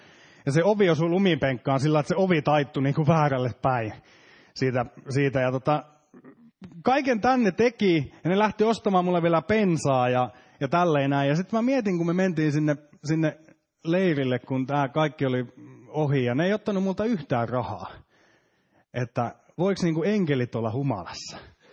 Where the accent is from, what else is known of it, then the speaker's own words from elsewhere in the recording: Ullava, Central Ostrobothnia, Finland; mä oon kotoisin ihan tuosta Ullavasta, joka on tässä yllättävän lähellä Pietarsaareen. Mä oon sieltä kotoisin ja siellä asunut ihan tuonne lukion loppuun saakka ja vasta sitten vähän lähtenyt muualle päin katselemaan maailmaa.